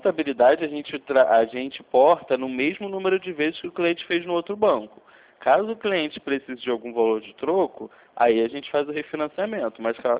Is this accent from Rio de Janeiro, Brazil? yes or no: yes; São Gonçalo, Rio de Janeiro, Brazil; sou de São Gonçalo